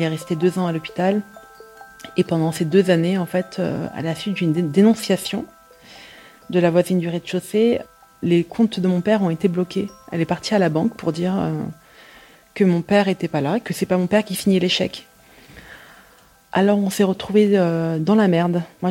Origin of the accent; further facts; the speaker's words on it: Paris, Île-de-France, France; j'ai 42 ans. Je suis née et j'ai grandi à Paris et je suis journaliste. Je viens de ce qu'on appelle un village vertical, une cité.